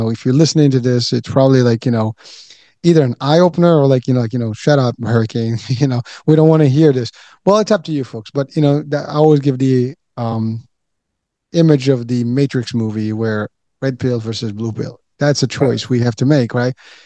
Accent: Morocco; I am from Morocco. So actually I have that every morning.

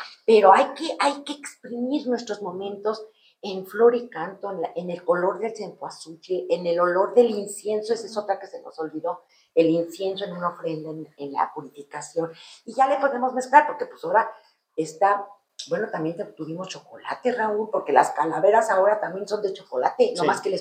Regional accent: Mexico; ¿Quiénes somos como mexicanos?

